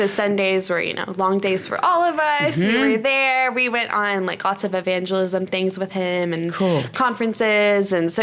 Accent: Fort Worth, Texas, United States; So I grew up in Fort Worth.

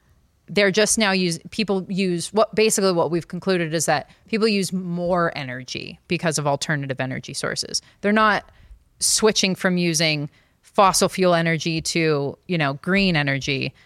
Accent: California, United States; I'm from California. I still have a Bay Area phone number

